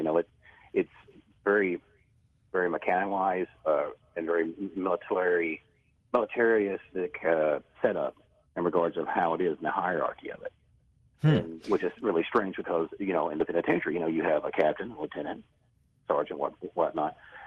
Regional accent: the South, United States; Well, I'll say this, you know, being a Southerner

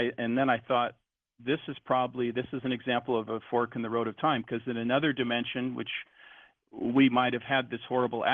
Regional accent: Washington, United States; I'm from Washington State, and Deception Pass in the north end of Whidbey Island, there's two bridge spans that go from the mainland to Whidbey Island

